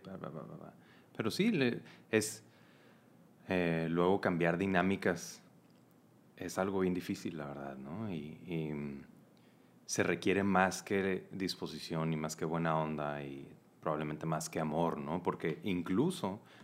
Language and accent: Spanish; Mexicali, Baja California, Mexico; moved away; Me he dado cuenta después de que salí de Mexicali, que me fui a vivir en la Ciudad de México